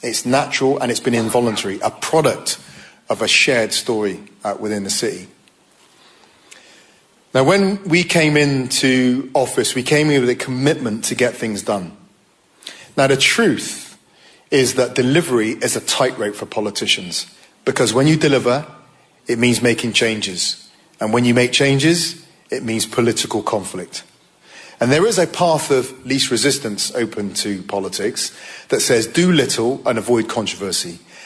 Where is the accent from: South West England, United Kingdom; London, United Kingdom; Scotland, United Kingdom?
South West England, United Kingdom; Bristol; That kind of sense of physical threat and abuse was not unusual growing up in Bristol in the 80s.